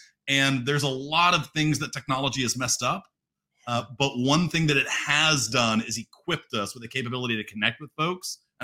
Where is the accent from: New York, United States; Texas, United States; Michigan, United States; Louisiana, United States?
Texas, United States; Fort Worth; I was born at a young age. And I grew up in the Fort Worth, Dallas Metroplex, youngest of three.